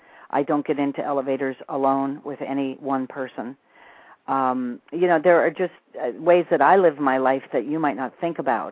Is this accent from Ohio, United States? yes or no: no; New Mexico, United States; I'm from New Mexico. You know, we're not seeped in the Hollywood or New York milieu